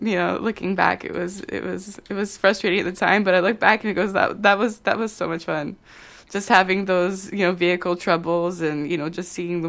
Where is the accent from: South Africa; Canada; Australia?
Canada; Saskatchewan; I'm from Saskatchewan